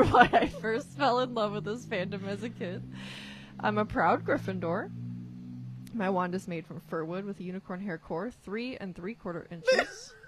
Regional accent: Florence, Alabama, United States; now in Tennessee, United States; I'm originally from Florence, Alabama. Shout out to Florence.

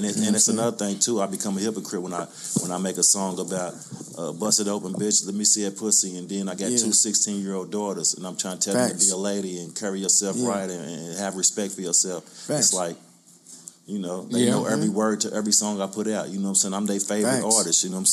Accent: Louisville, Kentucky, United States; I'm from the West End of Louisville, you know what I'm saying? And then more specifically, I'm from the Park Hill Projects of Louisville, Kentucky, you know what I'm saying? So growing up in the projects

